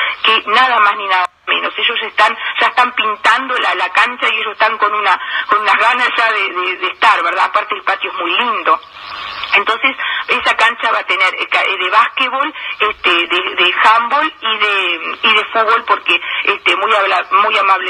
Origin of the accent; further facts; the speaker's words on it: Tacuarembó, Uruguay; yo soy de Tacuarembó, y me envían fotos de que están ensayando.